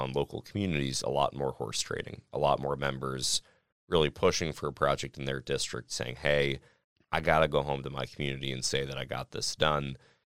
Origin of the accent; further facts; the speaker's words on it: Washington, United States; I was living in D.C. at the time, so working on criminal justice and behavioral health issues. I grew up outside of Spokane.